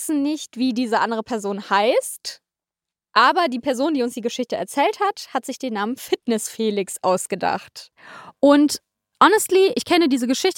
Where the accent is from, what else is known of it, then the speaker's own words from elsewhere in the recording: Leverkusen, North Rhine-Westphalia, Germany; ich komme aus Leverkusen, so stelle ich mir das da so ein bisschen vor.